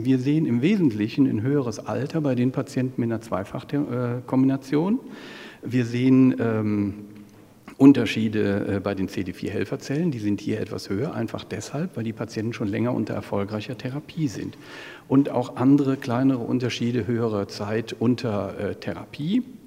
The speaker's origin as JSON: {"language": "German", "region": "North Rhine-Westphalia", "country": "Germany", "said": "wie man bei uns im Rheinland sagt"}